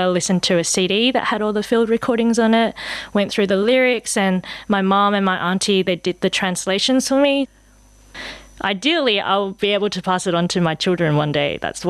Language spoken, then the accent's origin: English; Hong Kong; now in Sydney, Australia; We are from Hong Kong, but we moved to Australia in 1996, so I've spent most of my life here in Sydney.